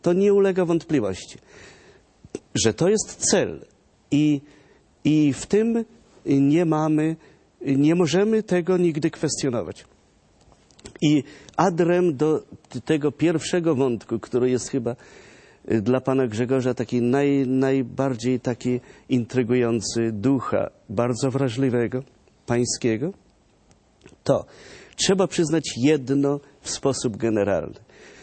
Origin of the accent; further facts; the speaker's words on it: Lublin Voivodeship, Poland; Właśnie, z Lubelszczyzny, pięknie, z mojej małej ojczyzny.